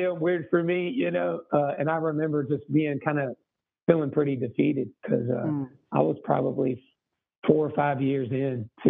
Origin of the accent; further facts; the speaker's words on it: Texas, United States; So, I grew up in Texas to two very musical parents.